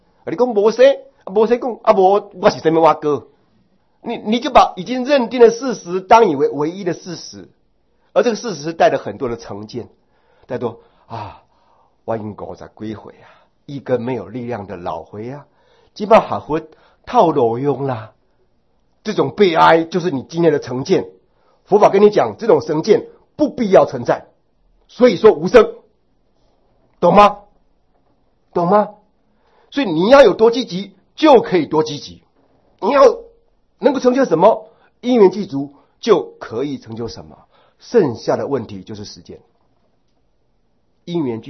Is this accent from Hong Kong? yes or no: no; Taiwan; 我们台湾人，你们知道这个意思哈？